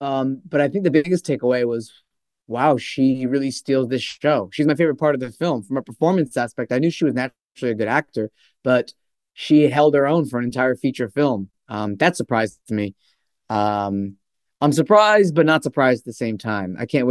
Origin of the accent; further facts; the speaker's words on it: Glen Ridge, New Jersey, United States; I grew up in Glen Ridge, New Jersey. That's where my house was. That's where my mother raised me.